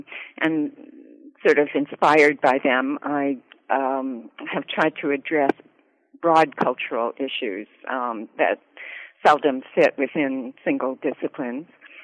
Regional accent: Canada; moved away as an adult; also born or lived in Winnipeg / Ottawa / London; now in United States; Born and raised in Canada. I lived in Winnipeg and Ottawa, and I went to McGill for my first degree, and then I went to Yale, and I've been in the States ever since, except for a number of years in London that I managed to get away.

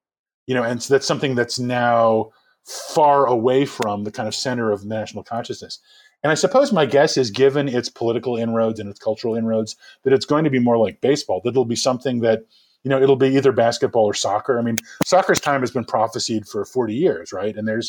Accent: New York, United States; I mean, I grew up in New York. I grew up as a Mets fan.

